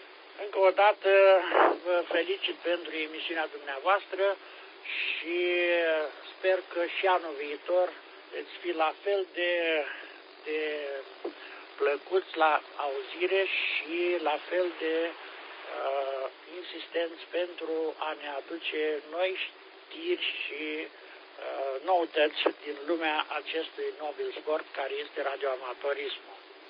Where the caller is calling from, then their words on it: Piatra Neamț, Neamț County, Romania; de la Piatra Neamț, sunt portabil pe malul lacului Bicaz